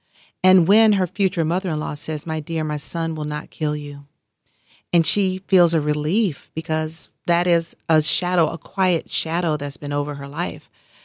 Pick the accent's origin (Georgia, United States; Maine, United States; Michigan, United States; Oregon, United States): Georgia, United States; Atlanta; You know, I grew up in Atlanta, but in the summertime, we would go down to visit my grandmother in a small Louisiana town called Oakdale.